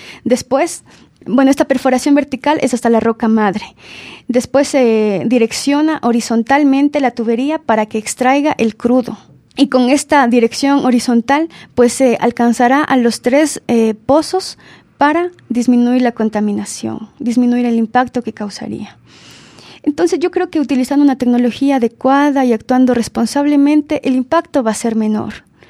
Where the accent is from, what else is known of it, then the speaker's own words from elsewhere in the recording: Ecuador; Ni nosotros pusimos de parte como ecuatorianos.